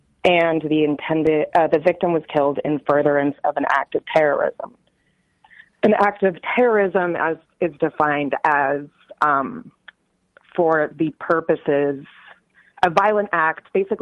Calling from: Brooklyn, New York, United States; from Brooklyn.

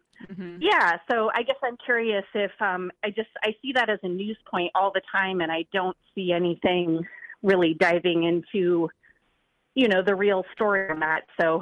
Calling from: Fayetteville, Arkansas, United States; also born or lived in Memphis, United States; Yeah, well, today I am in Fayetteville, Arkansas, but I actually lived in Memphis, Tennessee for several years and have a lot of friends there.

